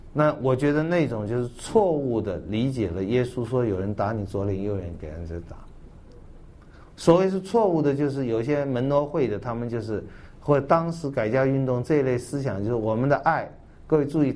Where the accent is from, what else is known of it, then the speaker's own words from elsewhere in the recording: Taiwan; 我们台湾这边这一点是我觉得很遗憾的